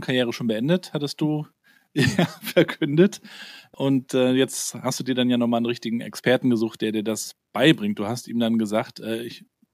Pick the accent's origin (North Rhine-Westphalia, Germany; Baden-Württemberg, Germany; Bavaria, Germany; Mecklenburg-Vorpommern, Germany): Mecklenburg-Vorpommern, Germany; Rostock; Wir haben hier bei uns in Rostock in der DDR-Zeit, da war ja der Strand quasi die Grenze.